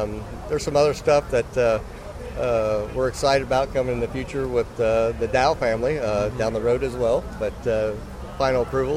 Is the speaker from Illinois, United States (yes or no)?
yes; Illinois, United States; Yeah, I'm actually from Hancock County, Illinois, and our area is looking really good.